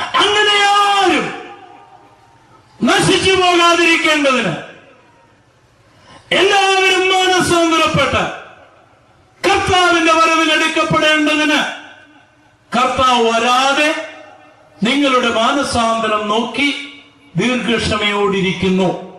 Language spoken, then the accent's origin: Malayalam; Kochira, Kerala, India; എൻ്റെ പ്രിയപ്പെട്ട ഗ്രാമമായ കൊച്ചിറയിൽ, ഞാൻ വളർന്ന എൻ്റെ ഭവനത്തിനടുത്തൂടെ, എൻ്റെ ദേശത്തിൻ്റെ വീടിനടുത്തൂടെ